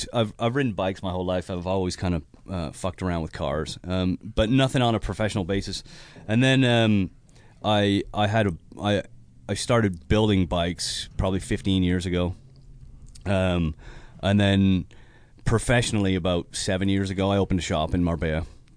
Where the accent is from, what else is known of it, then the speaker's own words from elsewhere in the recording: Canada; like growing up in Canada.